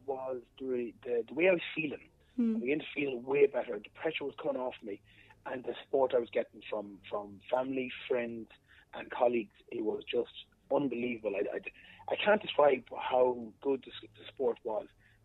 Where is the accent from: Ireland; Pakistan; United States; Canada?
Ireland; Roscommon, Connacht; now in Dublin, Ireland; no, I'm from Roscommon. I'm just living in Dublin for the last 19 years.